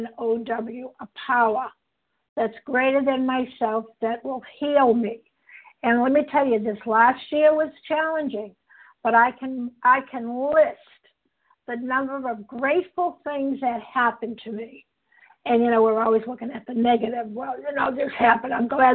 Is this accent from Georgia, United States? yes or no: no; Boston, Massachusetts, United States; I'm from Boston, Massachusetts